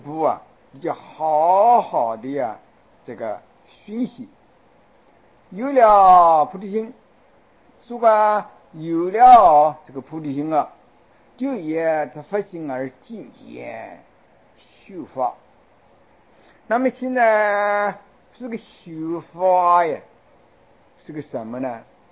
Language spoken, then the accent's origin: Chinese; China; 我们中国人啊有一种啊不正常的观念